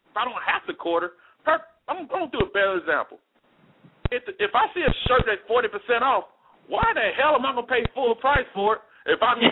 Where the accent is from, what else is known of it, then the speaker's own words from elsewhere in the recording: the South, United States; mind you, I'm from the South, so we got these values for the most part